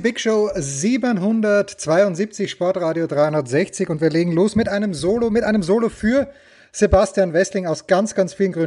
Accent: Austria; als Österreicher kenne ich das.

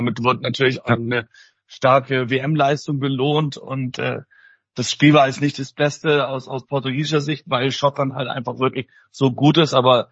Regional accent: Italy; als Italiener muss man sich fragen, was ist hier eigentlich los?

